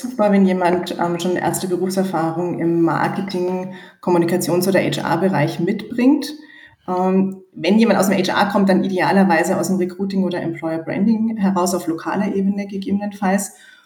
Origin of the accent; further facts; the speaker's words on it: Nuremberg, Bavaria, Germany; moved away as an adult; Ich komme ursprünglich aus Nürnberg und bin vor 7 Jahren eben auch für die Stelle bei Egger dann eben als Corporate HR Head umgezogen